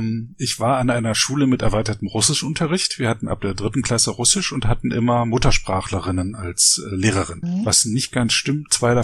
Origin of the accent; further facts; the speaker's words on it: Frankfurt, Brandenburg, Germany; die Geschichte von Frankfurt/Oder, also der Stadt, wo ich aufgewachsen bin